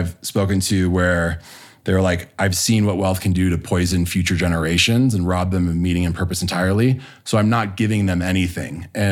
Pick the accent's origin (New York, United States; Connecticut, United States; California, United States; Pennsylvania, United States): California, United States; Los Angeles; Growing up in Los Angeles, I wasn't immune to the lure of pursuing property, power, and prestige.